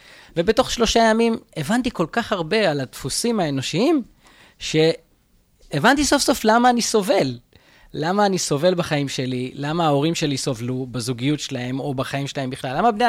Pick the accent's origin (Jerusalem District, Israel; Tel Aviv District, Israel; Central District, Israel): Tel Aviv District, Israel; Jaffa; אז את הילדות שלי עשיתי ככה בשכונת יפו ג' ביפו, שכונה לא פשוטה